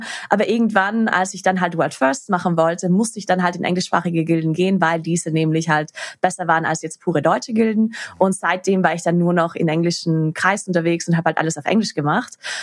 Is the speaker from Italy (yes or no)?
yes; Trentino-Alto Adige, Italy; accent: South Tyrolean dialect; Vor allem auch, wenn ich Hochdeutsch rede, weil normal habe ich einen Dialekt. Ich bin aus Südtirol eigentlich. Und ich habe einen krassen Dialekt. Und ja, wenn ich dann Hochdeutsch rede, muss ich mich echt konzentrieren.